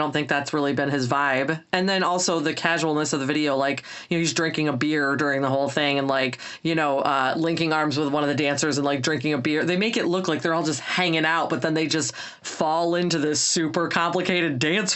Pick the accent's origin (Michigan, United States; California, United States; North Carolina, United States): Michigan, United States; And I mean, I'm from Michigan.